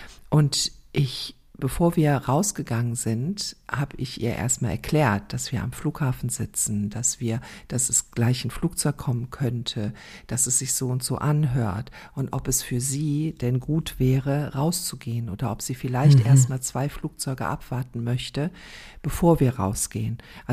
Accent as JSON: {"language": "German", "country": "Croatia", "lives_now": "Germany", "said": "ich bin ja Kroatin"}